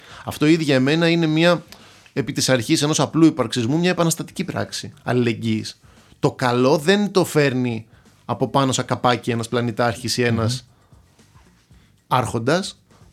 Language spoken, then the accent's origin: Greek; Athens, Attica, Greece; Μεγαλώνοντας στην Αθήνα, έχοντας καταβολές από την Κρήτη και από την Λακωνική Μάνη, τα τελευταία χρόνια έχω κάνει μια σταδιακή μεταστροφή και έχω έναν έρωτα ζωής με τη Θεσσαλονίκη.